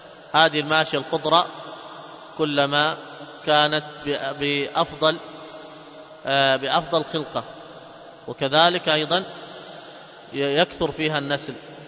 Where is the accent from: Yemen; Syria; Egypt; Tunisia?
Yemen; وعندنا في اليمن هنا